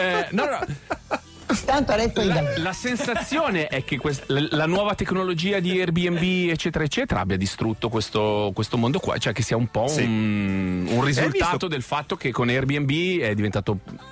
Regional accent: Piedmont, Italy; Siccome sono piemontese, sono troppo educato.

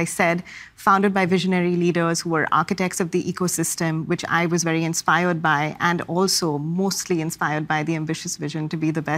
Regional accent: Mumbai, Maharashtra, India; now in United States; I was born and raised in Mumbai in India with a deep kind of curiosity

